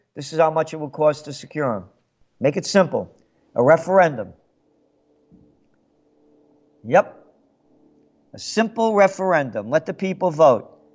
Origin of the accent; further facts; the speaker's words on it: Yonkers, New York, United States; also born or lived in Bronx, United States; And that's a book about growing up in New York, born in the Bronx, moved to Yonkers, what it was like being an Italian kid